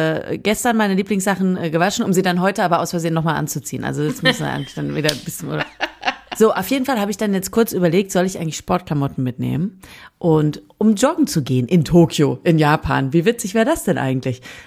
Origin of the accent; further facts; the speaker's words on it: Lemgo, North Rhine-Westphalia, Germany; Bei uns in Lemgo sind Semmeln aber andere Sachen, als irgendwie bei euch die Semmeln sind.